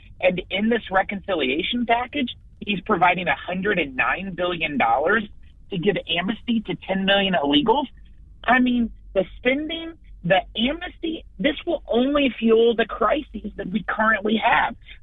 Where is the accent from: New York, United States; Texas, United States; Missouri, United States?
Missouri, United States; Gas prices in my home state of Missouri are up 80% since Joe Biden has taken office.